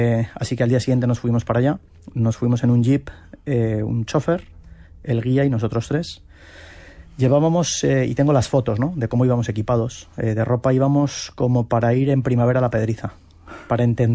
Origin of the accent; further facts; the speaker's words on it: Bilbao, Basque Country, Spain; que soy de Bilbao y esto marca esto marca mucho